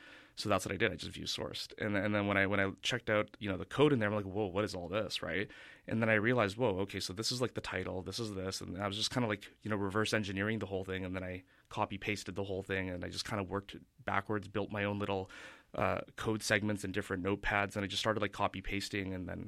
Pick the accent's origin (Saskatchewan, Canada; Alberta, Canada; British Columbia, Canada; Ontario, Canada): British Columbia, Canada; North Vancouver; I was originally from North Vancouver. I grew up in the Capilano area, West Van area, Hollyburn area